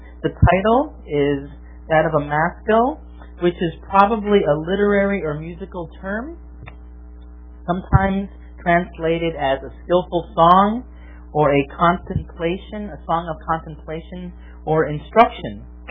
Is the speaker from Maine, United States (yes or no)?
no; Wisconsin, United States; I grew up in Wisconsin. I'm a cheesehead. My favorite team is the Green Bay Packers.